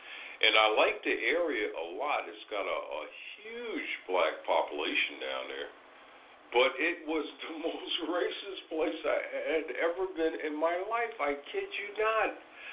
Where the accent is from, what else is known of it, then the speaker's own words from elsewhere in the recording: New York, United States; as a New Yorker, I'm not used to that in-your-face type racism